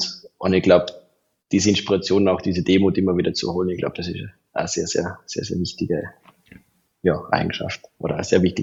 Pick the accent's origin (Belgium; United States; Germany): Belgium; So, ja, ich aus Belgien und mit ihm zum Plaudern kommen.